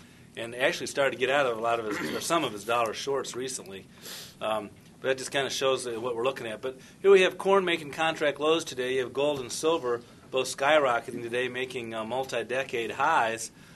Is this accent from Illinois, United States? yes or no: yes; Champaign, Illinois, United States; also born or lived in Chicago; although I grew up in Champaign and went to U of I and then spent a number of years up in Chicago working in the commodities industry